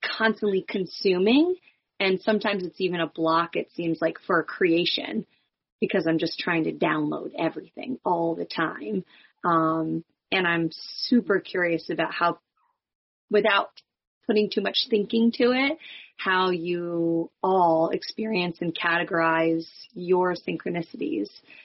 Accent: New Jersey, United States; I'm from Northwestern New Jersey

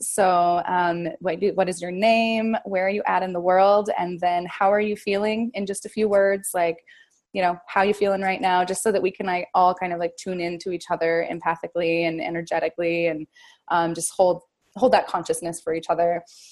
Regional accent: Sandpoint, Idaho, United States; I am in Sandpoint, Idaho, my hometown, in my parents' house.

